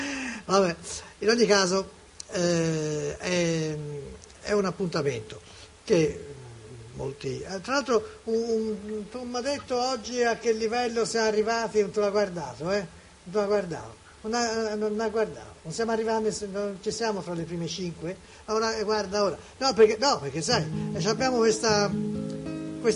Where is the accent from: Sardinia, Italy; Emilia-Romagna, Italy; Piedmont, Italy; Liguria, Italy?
Sardinia, Italy; Sassari; Io sardo sono. Di Sassari. Io di Sassari sono.